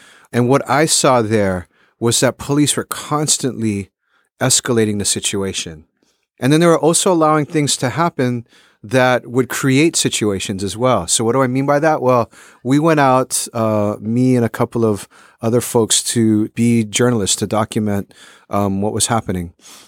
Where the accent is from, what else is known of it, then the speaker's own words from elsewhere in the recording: Honolulu, Hawaii, United States; My mom worked in the police department. I grew up in Honolulu, Hawaii.